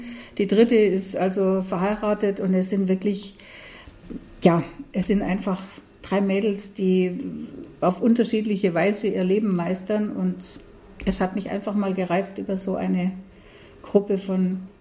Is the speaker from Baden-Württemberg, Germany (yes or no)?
yes; Dürrmenz, Baden-Württemberg, Germany; Aber man hat in diese Gartenschau dieses Dürmenz mit eingebaut, wo ich aufgewachsen bin.